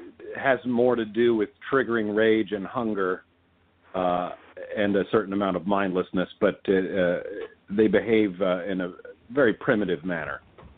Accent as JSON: {"language": "English", "town": "Oak Ridge", "region": "Tennessee", "country": "United States", "tie": "born or raised there", "said": "Oh, I'm from Tennessee originally. Grew up in Oak Ridge, which is near Knoxville on the east side."}